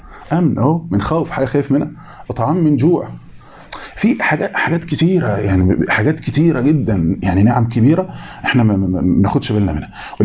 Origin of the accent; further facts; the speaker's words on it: Egypt; مثلا هل يتصور ان مثلا عندنا في مصر